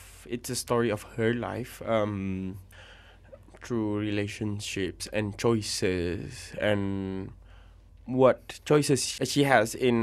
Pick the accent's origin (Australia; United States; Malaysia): Malaysia; basically, we go through our daily life as Malays. So we know how things work. Our culture affects us.